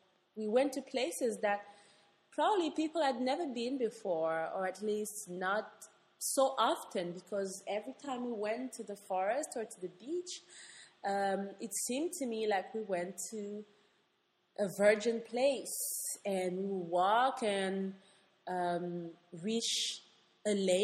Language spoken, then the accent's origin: English; Gabon; I grew up in Central Africa in a country called Gabon, which is on the coast, on the west coast of Africa. So I always had the beach and I always had the forest. And I was surrounded by nature.